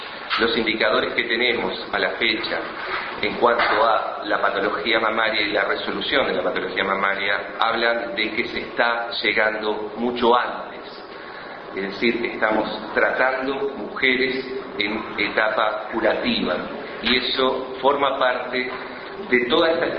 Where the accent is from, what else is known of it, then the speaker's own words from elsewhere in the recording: Uruguay; porque eso somos los uruguayos, comunidad de comunidades